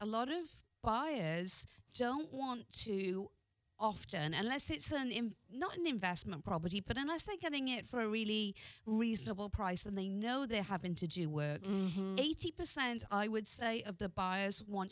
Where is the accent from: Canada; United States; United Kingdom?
United Kingdom; which is a juxtapose because I'm British